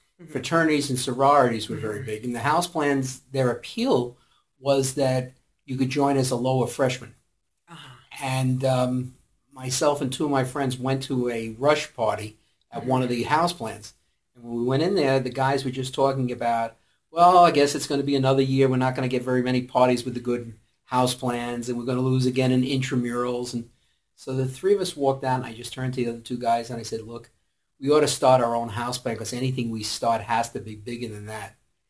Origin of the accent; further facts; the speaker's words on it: Jamaica, New York, United States; Grew up right here in Jamaica, Union Turnpike, 168th Street. Went to Jamaica High School